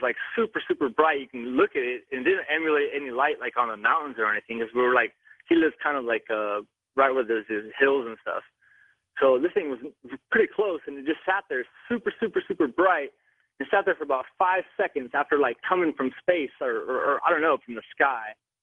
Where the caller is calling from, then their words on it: Aliso Viejo, California, United States; Actually, I'm calling from Aliso Viejo in Orange County, but that's cool.